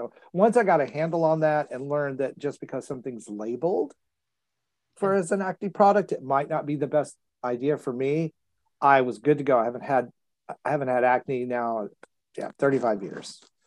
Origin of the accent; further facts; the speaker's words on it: Texas, United States; I learned to use sunscreen really early on, which was fortunate since I grew up in Texas